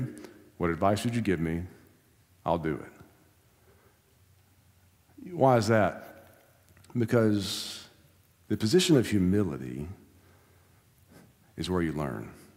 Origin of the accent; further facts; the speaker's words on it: United States; I'm an American. We don't do that.